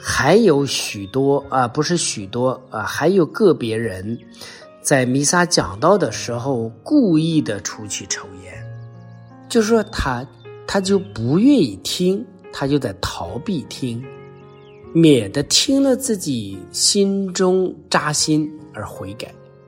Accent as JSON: {"language": "Chinese", "country": "China", "said": "所以我们中国人的信仰啊，就根扎得不深，所以我们中国的教会有时候变得不活跃啊"}